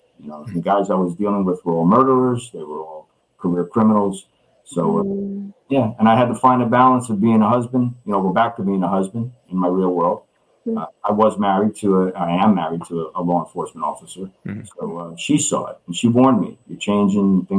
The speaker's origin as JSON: {"language": "English", "region": "New Jersey", "country": "United States", "tie": "born or raised there", "said": "It was just who I was born, where I was raised in New Jersey, and I had a good understanding of it."}